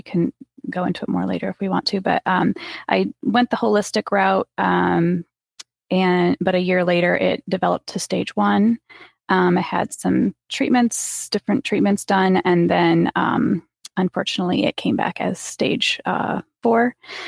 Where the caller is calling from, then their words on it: Waco, Texas, United States; I'm calling in from Waco, Texas.